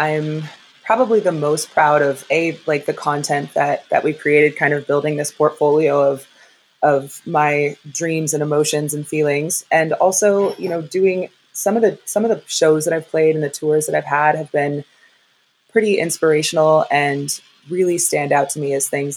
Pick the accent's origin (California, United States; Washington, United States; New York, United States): Washington, United States; Seattle; So I grew up in Seattle, Washington.